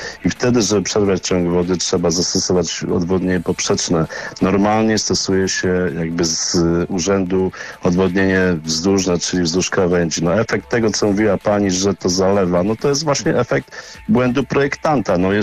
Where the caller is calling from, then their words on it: Szczecin, West Pomeranian Voivodeship, Poland; Ja ze Szczecina.